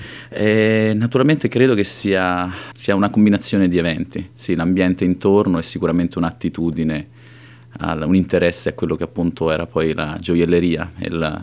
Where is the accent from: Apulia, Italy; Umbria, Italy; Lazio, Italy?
Lazio, Italy; Rome; now in Australia; Io sono di Roma, o fui di Roma, visto che sono in Australia da qualche anno. Ho 39 anni